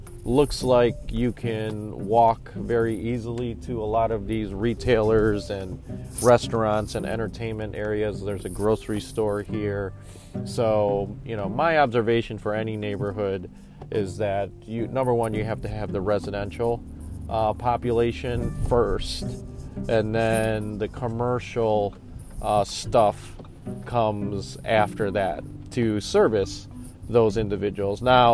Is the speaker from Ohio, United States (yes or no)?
yes; Cleveland, Ohio, United States; but I grew up in Cleveland